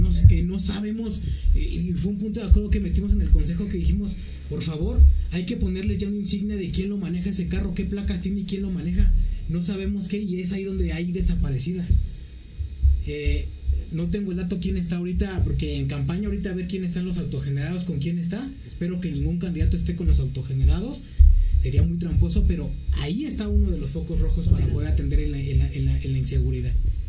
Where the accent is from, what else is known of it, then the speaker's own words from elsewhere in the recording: Mexico City, Mexico; Yo vengo de la capital de México, del corazón de México